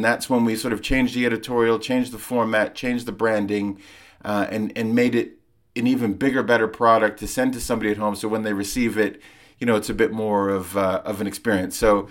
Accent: Vancouver, British Columbia, Canada; moved away as an adult; also born or lived in London; I grew up in Vancouver, but I lived in London from when I was 19 till I was in my mid-30s.

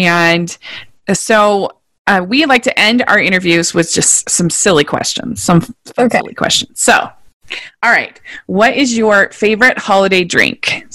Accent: Maryland, United States; I grew up in Maryland, and that was like the best thing ever because they're just not really prepared for the snow there.

